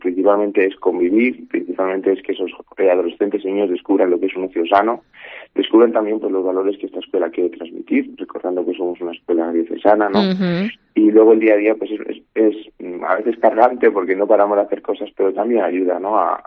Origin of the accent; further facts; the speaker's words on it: Segovia, Castile and León, Spain; Tenemos una ventaja que es que somos de Segovia. Y uh-huh. Segovia es una ciudad, en ese sentido, muy buena para esto.